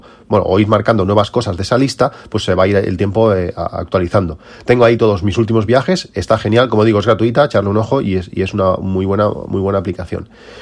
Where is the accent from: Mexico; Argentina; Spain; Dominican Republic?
Spain; Catalonia; invitarle a que venga a mi tierra, a Cataluña